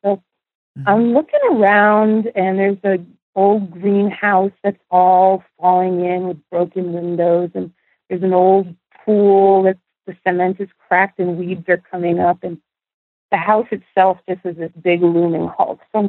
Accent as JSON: {"language": "English", "town": "North Salem", "region": "New York", "country": "United States", "tie": "born or raised there", "said": "I grew up in North Salem, New York, which is in northern Westchester on the Connecticut border."}